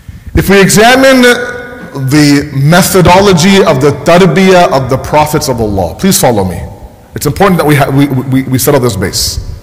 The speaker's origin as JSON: {"language": "English", "country": "Canada", "tie": "born there", "said": "I come from a background where my parents are your typical immigrant Pakistani family. I was born in Canada. I have an Urdu-speaking background at home."}